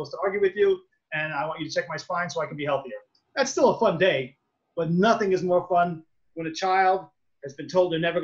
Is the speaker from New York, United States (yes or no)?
yes; New York, United States; I'm a New Yorker, so you get a lot of arrogant people, big attitude